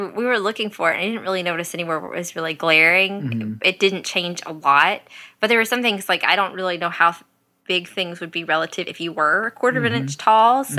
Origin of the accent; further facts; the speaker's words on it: Texas, United States; I mean, I grew up in Texas in the backwoods. Everybody had guns, but you didn't just leave them out.